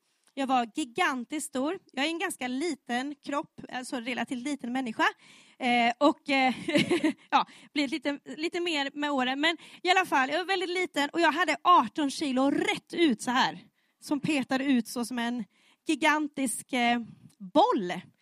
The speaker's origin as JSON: {"language": "Swedish", "town": "Höör", "region": "Skåne", "country": "Sweden", "said": "Och ja, jag vill gratta, jag är från Hör, från Skåne."}